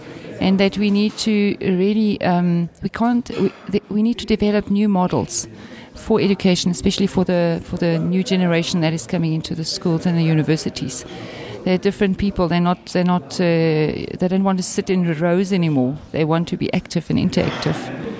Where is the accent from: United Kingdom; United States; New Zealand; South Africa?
South Africa; I'm coming from South Africa.